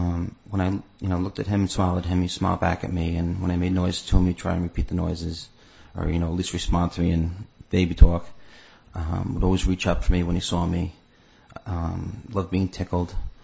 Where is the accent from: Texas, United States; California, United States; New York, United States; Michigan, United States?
New York, United States; Suffolk; born there; I was born in Suffolk, New York.